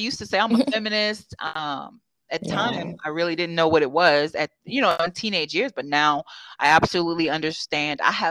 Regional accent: the South, United States; I am from the South and I do come from discipline.

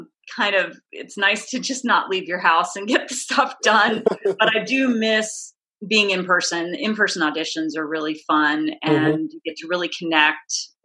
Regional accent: Lancaster, Pennsylvania, United States; It was at this place called the Fulton Opera House in my hometown of Lancaster, Pennsylvania

